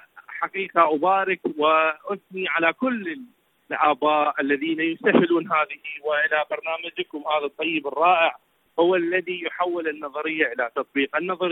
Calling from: Iraq; من العراق، شكرا جزيلا لك

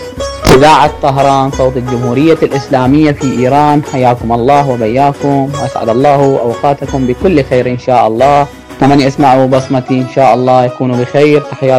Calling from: Iraq; أنا معكم من العراق

